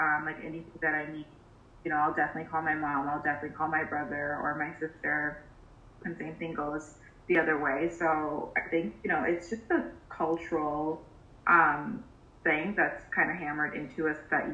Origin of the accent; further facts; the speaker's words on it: Queens, New York, United States; I came here when I was, you know, like 6, 7. Mm-hmm. And I mean, I grew up in Queens, but like I've always been a city girl